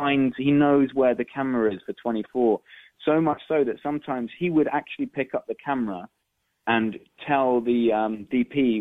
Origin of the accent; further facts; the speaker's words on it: London, United Kingdom; I grew up in London, so I've had bad weather for years